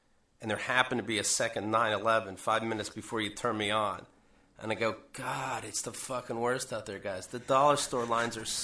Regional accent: Pennsylvania, United States; in my hometown, where I'm from the country, close to Pittsburgh, but definitely the country, where I get reverse claustrophobia when I go back.

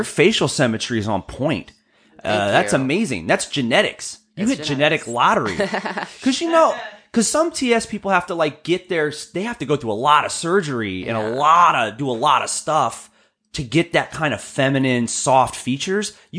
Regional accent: Hawaii, United States; I'm Hawaiian, I'm half Hawaiian, and my family is indigenous Hawaiians, and they speak Pidgin, and Pidgin similar to Creole, where they throw in Hawaiian words with English words.

